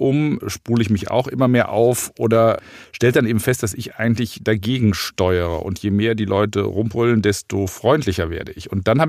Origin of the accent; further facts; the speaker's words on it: Rhineland, Germany; ich komme ja aus dem Rheinland